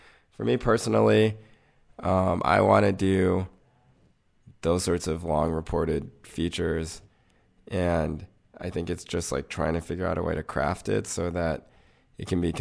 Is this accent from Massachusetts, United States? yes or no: no; North Carolina, United States; I grew up in North Carolina. So there were plenty of racist people who would make me aware that I was not white.